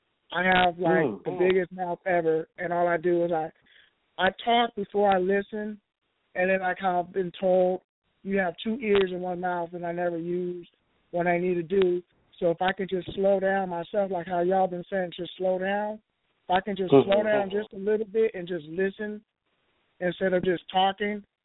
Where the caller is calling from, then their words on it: Arlington, Texas, United States; I'm calling from Arlington, Texas.